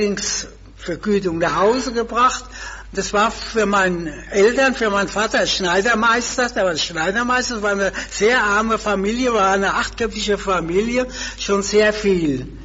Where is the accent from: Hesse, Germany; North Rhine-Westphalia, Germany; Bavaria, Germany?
Bavaria, Germany; Aschaffenburg; denn Aschaffenburg ist ja meine Geburtsstadt. Der Steingasse geboren, aber gelebt haben wir die ganze Zeit in der Heinzelstraße, bis wir 1929 mit der ganzen Familie, und da war ich 13 Jahre alt, nach Aschaffenburg gezogen